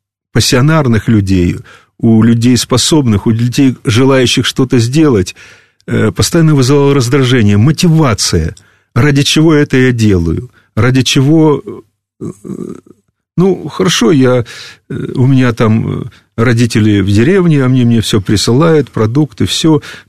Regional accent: Kharkiv, Kharkiv Oblast, Ukraine; now in Bulgaria; Я приехал в Болгарию в 1971 году, у меня был шок. Я приехал не из Костромской области и не из Ивановской. Я приехал из Харькова. Из довольно богатой области.

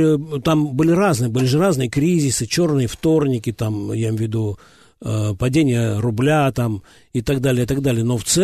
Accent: Novotroitsk, Orenburg Oblast, Russia; Потом еще вот в моем родном городе Новотроицке в Оренбургской области

